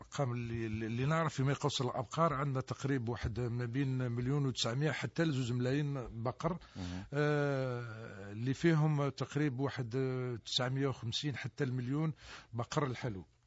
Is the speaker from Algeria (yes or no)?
yes; Algeria; السلالة المحلية اللي عندنا في الجزائر